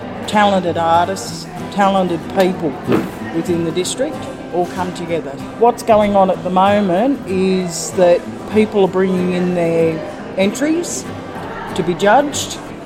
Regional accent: Girralambone, New South Wales, Australia; I'm from Girralambone.

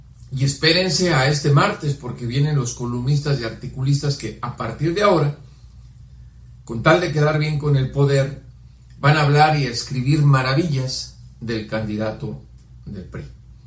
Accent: Mexico; Yo soy ciudadano mexicano.

